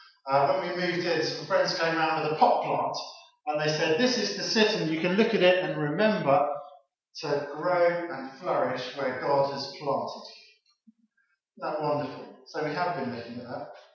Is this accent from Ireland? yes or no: no; Stamford, East Midlands, United Kingdom; So I grew up in Stamford. I went back home there to move on for a bit.